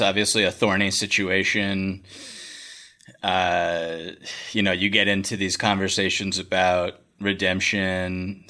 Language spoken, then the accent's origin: English; Boston, Massachusetts, United States; and I am from Boston. I was, 9 years old in 1997